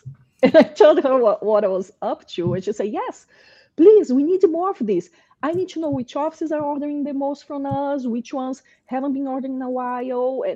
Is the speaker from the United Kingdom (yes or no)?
no; Brazil; English is a second language; moved away as an adult; now in United States; I'm a dentist in my country. I'm from Brazil. I'm a dentist there. Came to the US, ended up in dental hygiene.